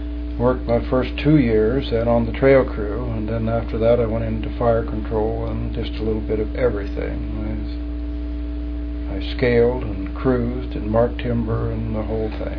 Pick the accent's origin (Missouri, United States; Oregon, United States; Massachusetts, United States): Oregon, United States; La Grande; No, I was born in La Grande.